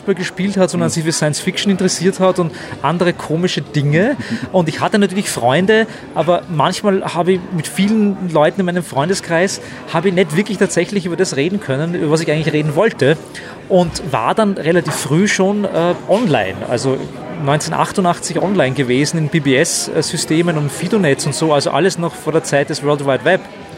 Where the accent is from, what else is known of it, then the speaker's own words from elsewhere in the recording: Lower Austria, Austria; also born or lived in Vienna; Ich bin in Wien geboren, Niederösterreich aufgewachsen.